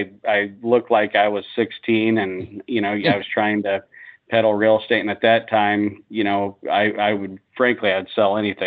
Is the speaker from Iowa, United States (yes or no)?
yes; Iowa, United States; So I grew up in Warren County, Iowa, just south of Des Moines.